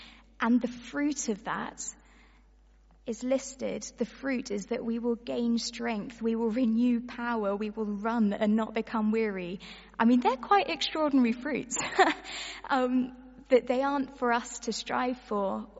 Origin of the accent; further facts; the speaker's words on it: South West England, United Kingdom; I am such a country bumpkin. I grew up on Dartmoor.